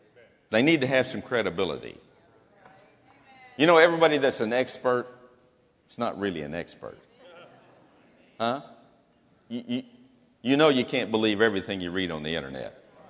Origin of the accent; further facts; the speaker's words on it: Marked Tree, Arkansas, United States; born there; I was born in Mark Tree, Arkansas. That's the typical response I get when I say Mark Tree, Arkansas.